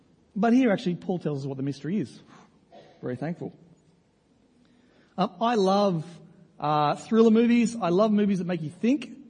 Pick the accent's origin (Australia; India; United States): Australia; And being a Christian is more significant than being an Australian.